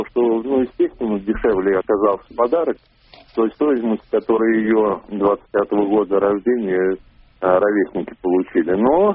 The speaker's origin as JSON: {"language": "Russian", "town": "Obninsk", "region": "Kaluga Oblast", "country": "Russia", "said": "я из Обнинска."}